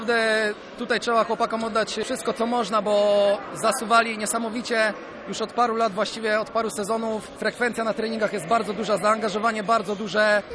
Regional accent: Słupsk, Pomeranian Voivodeship, Poland; Tak, tak, jestem ze Słupska.

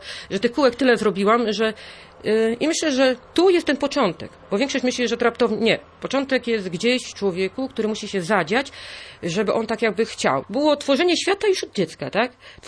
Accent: Warmian-Masurian Voivodeship, Poland; Wychowałam się w takiej małej wiosce na Warmii, wśród takich lasów i pól i myślę, że to mnie ukształtowało.

